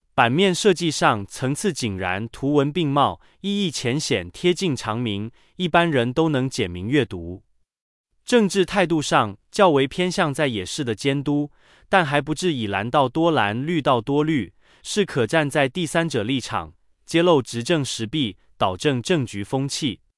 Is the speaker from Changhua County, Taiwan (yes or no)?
yes; Changhua, Changhua County, Taiwan; 1953年我在彰化出生，我们都是二战后的台湾新生儿，只差七岁。